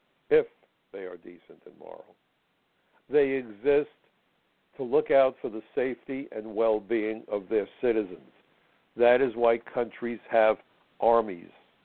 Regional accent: New York City, New York, United States; I'm a New Yorker, lifelong New Yorker. This is my hometown.

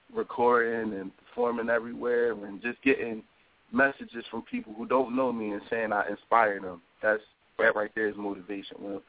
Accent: Philadelphia, Pennsylvania, United States; And I'm from Philadelphia. I'm from, you know, from the East Coast.

